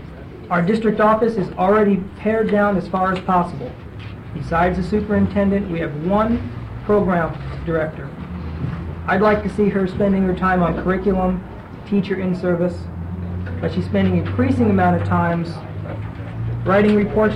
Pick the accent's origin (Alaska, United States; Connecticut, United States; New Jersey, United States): Alaska, United States; I'm from the Aleutians East Borough. It's a fairly new public school district of 6 very small, very remote schools on the Alaska Peninsula.